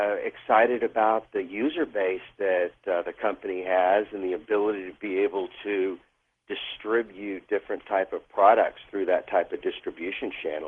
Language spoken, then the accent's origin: English; Fort Worth, Texas, United States; I was from Fort Worth, Texas, and grew up around a plethora of money managers